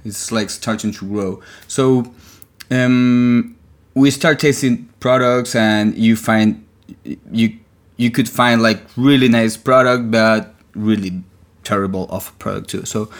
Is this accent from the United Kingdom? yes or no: no; Venezuela; we are from Venezuela, and I'm a chemical engineer and worked 11 years in a brewery.